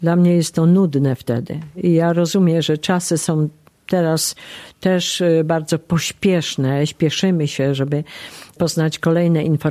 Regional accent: Stalowa Wola, Subcarpathian Voivodeship, Poland; moved away as an adult; now in Kraków, Poland; W wieku 19 lat wyjechałam ze Stalowej Woli do Krakowa, tam studiowałam prawo administracyjne

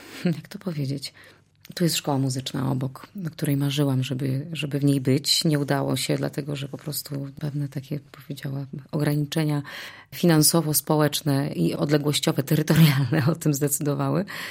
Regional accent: Subcarpathian Voivodeship, Poland; Ja jestem spod Rzeszowa.

